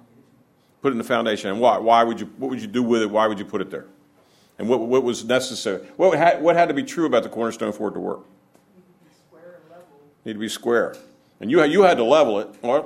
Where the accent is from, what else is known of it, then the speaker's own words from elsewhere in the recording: Maryland, United States; I'm not from Pennsylvania, so y'all are going to have to help me out here. I'm going to make reference to the Keystone State a couple of times. But I'm from Maryland, so I don't know.